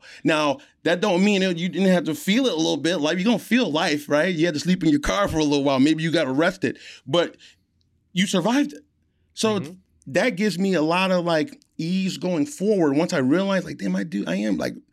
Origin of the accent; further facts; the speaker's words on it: Wheeling, Illinois, United States; I grew up in the North Shore, which is, I learned, is one of the top five biggest Jewish populations in the country.